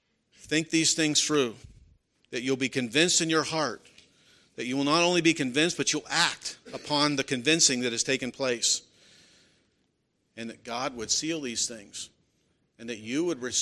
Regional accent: Pennsylvania, United States; The man who founded my home state of Pennsylvania said this

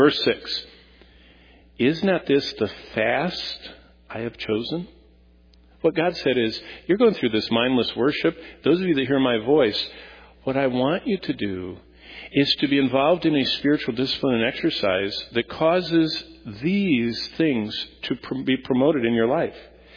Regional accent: Lansing, Michigan, United States; I was raised in Lansing, and my parents, my mom didn't work, my dad worked at General Motors hourly. We lived in a less than 900 square foot house with five of us.

